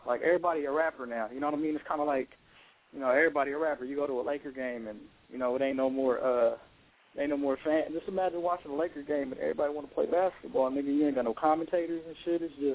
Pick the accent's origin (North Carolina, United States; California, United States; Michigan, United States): California, United States; Inglewood; Oh, yeah, I'm not from L.A. I'm from Inglewood, to be exact.